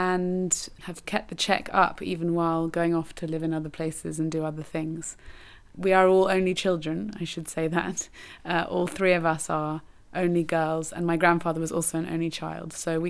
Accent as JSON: {"language": "English", "region": "London", "country": "United Kingdom", "tie": "born or raised there", "said": "I was born in London in 1985, and my father is English. My mother is obviously Czech, and I was brought up also by my grandmother who taught me Czech. And we all spoke Czech together."}